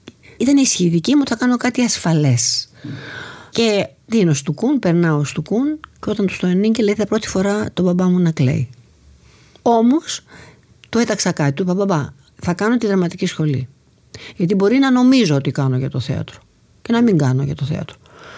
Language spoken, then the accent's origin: Greek; Thessaloniki, Central Macedonia, Greece; born there; η μαμά ήταν πρόσφυγης από τη Σμύρνη, γιαγιά, και εγώ γεννήθηκα στη Θεσσαλονίκη.